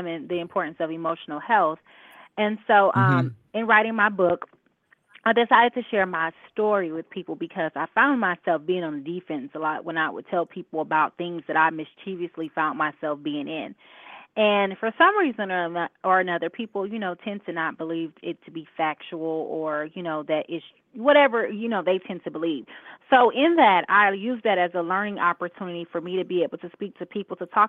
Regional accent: Gary, Indiana, United States; also born or lived in Midwest; Actually, I was born and raised in Gary, moved around the Midwest.

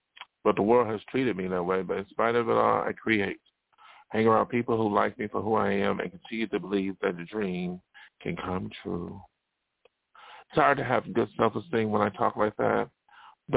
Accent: Buffalo, New York, United States; And so it's … from my hometown Buffalo.

